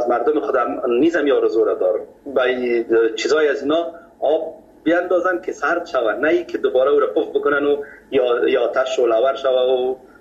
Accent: Kabul, Afghanistan; ما از مردم خود کابل هستیم، از شهر کونه کابل.

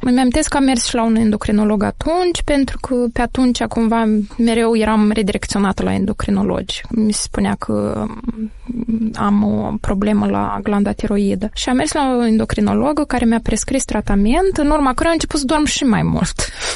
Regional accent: Bălți, Moldova; Eu sunt din Bălți și Bălțul este unul din cele 3 orașe, evident, în afară de Chișinău

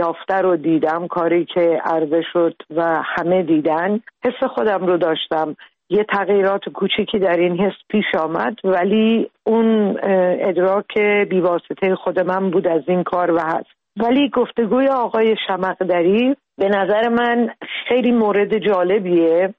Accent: Iran; moved away as an adult; باید برای مدت از ایران بیرون می آمدیم

